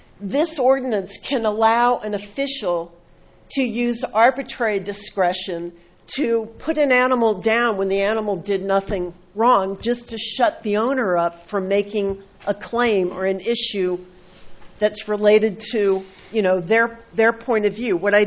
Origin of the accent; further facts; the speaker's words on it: Oceano, California, United States; I'm from Oceano